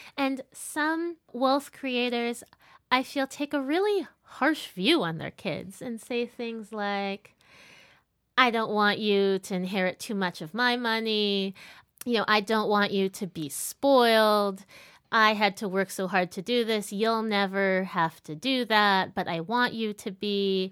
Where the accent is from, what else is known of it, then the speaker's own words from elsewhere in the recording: New York, United States; also born or lived in Paris, France; I'm half Black and half Filipino. I grew up in New York and Paris.